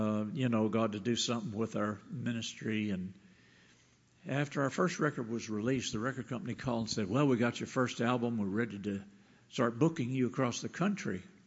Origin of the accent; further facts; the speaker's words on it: United States; born there; I go to church, and I was born in America.